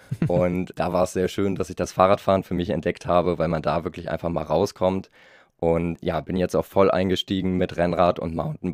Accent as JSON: {"language": "German", "town": "Cologne", "region": "North Rhine-Westphalia", "country": "Germany", "said": "ich komme aus Köln. Ich habe mich dann vor ja, mittlerweile ein paar Jahren entschieden, nach Aachen zu gehen fürs Studium"}